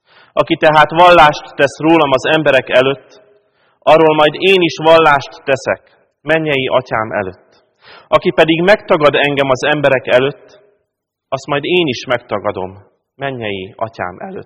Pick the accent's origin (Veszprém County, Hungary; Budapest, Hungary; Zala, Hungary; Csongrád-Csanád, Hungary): Veszprém County, Hungary; Pápa; born there; Tegnap gyülekezeti kiránduláson jártunk Pápán, az én szülővárosomban